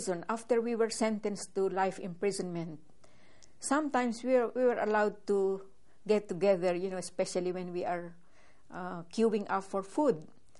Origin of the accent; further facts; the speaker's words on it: Philippines; We are just as patriotic as any Filipino citizen. All we want is independence of our country.